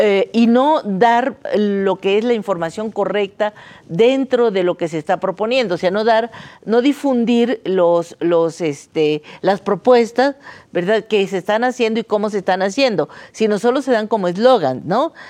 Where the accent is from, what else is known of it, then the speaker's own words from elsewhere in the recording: Jalisco, Mexico; Y a mí me duele mucho como mexicana y como jalisciense, como mujer, madre de familia, abuela, académica